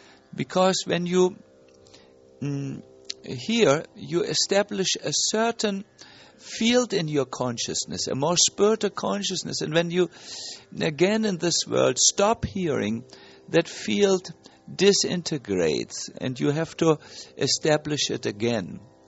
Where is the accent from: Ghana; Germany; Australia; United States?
Germany; English is a second language; I'm sorry, I'm from Germany, and we always need to understand everything like a mathematician.